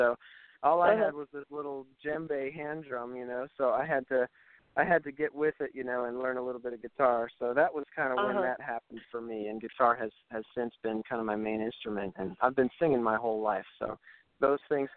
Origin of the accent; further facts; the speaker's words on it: New Jersey, United States; also born or lived in Midwest; now in Memphis, United States; I grew up in New Jersey, actually, and then moved to the Midwest later on, and then eventually made my way down to Memphis to go to Visible Music College as well.